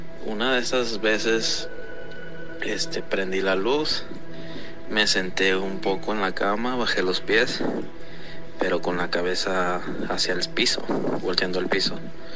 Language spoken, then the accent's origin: Spanish; Mazatlán, Sinaloa, Mexico; soy de Mazatlán, Sinaloa.